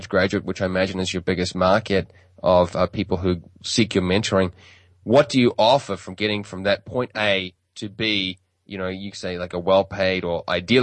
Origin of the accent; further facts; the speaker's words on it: New Zealand; we grew up speaking a language which is in immense demand around the world. We speak English, different varieties of it, given I'm from New Zealand and not the United States